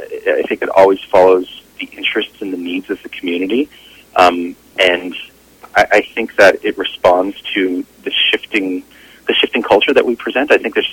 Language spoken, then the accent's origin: English; Newfoundland and Labrador, Canada; the experience of being a Newfoundlander and the cultural experience that comes with that I could bring back to Vancouver